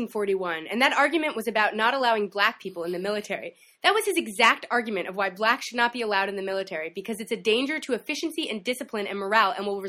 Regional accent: United States; That's something that, as an American, I would have a hard time with.

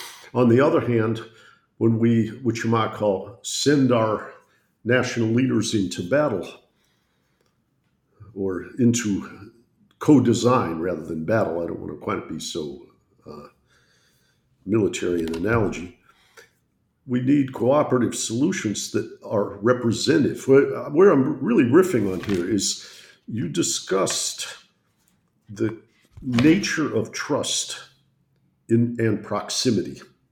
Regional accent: Detroit, Michigan, United States; But my friends growing up in Detroit, both those who have advanced degrees and those who work with their hands

